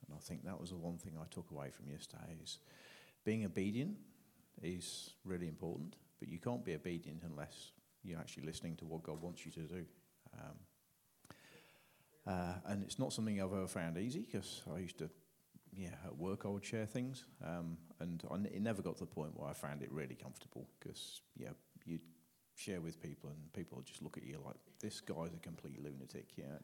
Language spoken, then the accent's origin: English; England, United Kingdom; I am from England, yes.